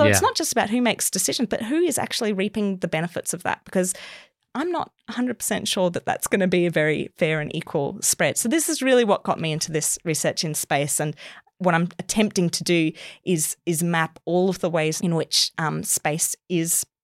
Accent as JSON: {"language": "English", "region": "Queensland", "country": "Australia", "said": "I'm from Queensland originally"}